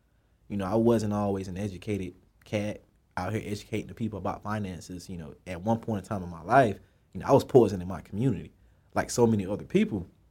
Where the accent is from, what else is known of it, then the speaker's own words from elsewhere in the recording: Pompano Beach, Florida, United States; So basically, I'm from Pompano Beach, Florida. Same place